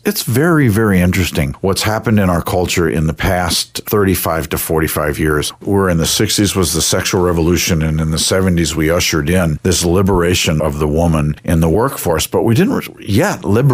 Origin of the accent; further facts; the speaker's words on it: Washington, District of Columbia, United States; also born or lived in Long Island; I grew up in Washington, D.C. and on Long Island, right outside of Manhattan.